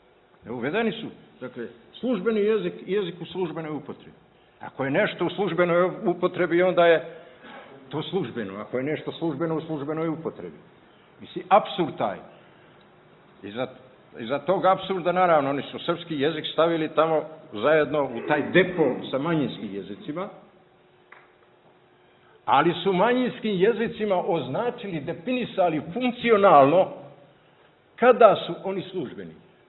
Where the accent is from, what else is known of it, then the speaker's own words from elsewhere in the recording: Banjani, Nikšić Municipality, Montenegro; kako to kod nas u Banjanima kaže, kažemo, na utreše.